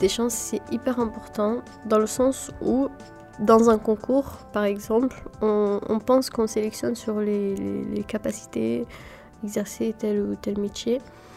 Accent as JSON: {"language": "French", "country": "Yemen", "lives_now": "Marseille, France", "said": "Ma scolarité, donc, jusqu'au collège, je l'ai faite à l'étranger. Avant, je suis du Yémen. Je viens du Yémen."}